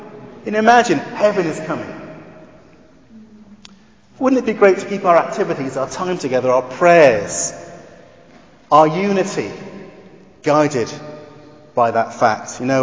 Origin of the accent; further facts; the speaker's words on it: Wales, United Kingdom; Growing up in South Wales, I trained with a lot of very good athletes.